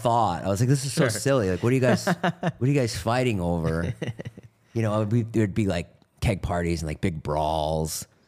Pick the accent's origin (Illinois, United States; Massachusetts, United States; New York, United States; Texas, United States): Massachusetts, United States; Boston; I grew up in Boston in a suburb.